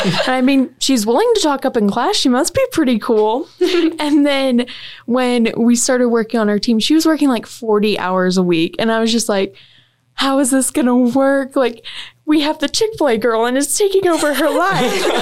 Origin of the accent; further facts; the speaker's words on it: California, United States; And just for some background, none of us are from here. I'm from California.